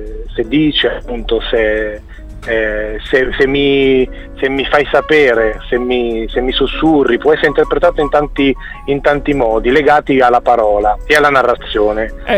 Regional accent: Cagliari, Sardinia, Italy; born there; Allora, io sono nato a Cagliari.

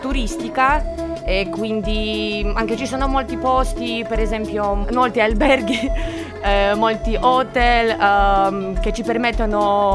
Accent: Belarus; Italian is a second language; now in Cagliari, Italy; Vengo da Bielorussia.

